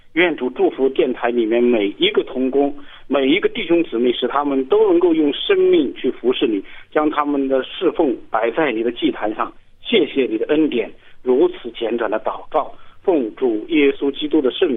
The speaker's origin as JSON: {"language": "Chinese", "region": "Anhui", "country": "China", "said": "我是来自安徽的"}